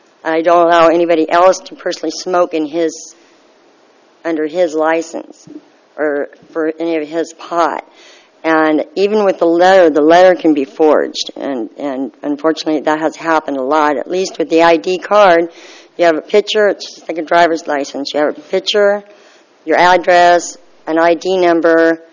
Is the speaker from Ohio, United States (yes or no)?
no; Atascadero, California, United States; from Atascadero, and this is my son